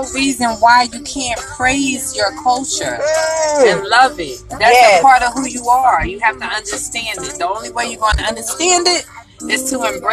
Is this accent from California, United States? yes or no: no; Philadelphia, Pennsylvania, United States; Philly. I'm from Philly.